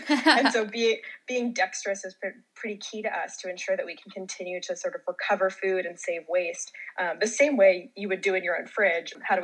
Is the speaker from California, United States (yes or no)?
yes; California, United States; I mean, growing up in California, it's funny. I just moved back here and I haven't been back in, you know, over 10 years.